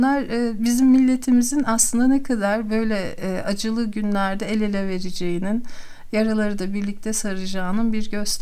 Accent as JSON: {"language": "Turkish", "region": "Zonguldak", "country": "Turkey", "said": "Ben bir Zonguldaklı olarak mesela çok dikkatimi çeken bir durum."}